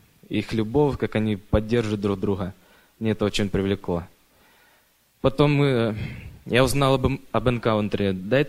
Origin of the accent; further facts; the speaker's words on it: Portland, Oregon, United States; я тоже из Портленда.